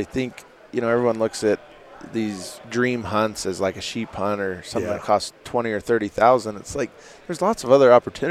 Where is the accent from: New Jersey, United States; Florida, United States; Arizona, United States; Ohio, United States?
Arizona, United States; You know, when I grew up in Arizona, and it was always tough to get an elk tag, as you know.